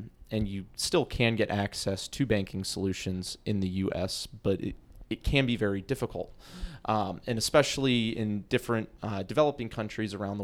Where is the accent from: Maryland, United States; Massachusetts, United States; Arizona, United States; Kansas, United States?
Maryland, United States; also born or lived in Michigan; I'm originally from right outside Washington, D.C. In Maryland. I went and got my undergrad in Michigan at University of Detroit Mercy.